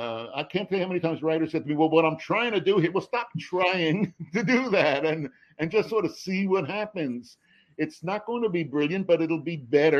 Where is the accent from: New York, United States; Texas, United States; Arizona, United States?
New York, United States; New York City; You know, growing up in New York City, as I did, the greatest thing you could be is a doctor.